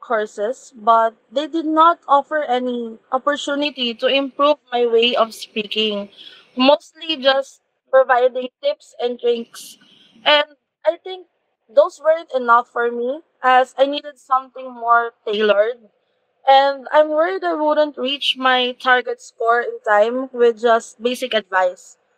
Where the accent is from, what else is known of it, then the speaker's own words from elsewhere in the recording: Manila, Metro Manila, Philippines; English is a second language; from Manila, Philippines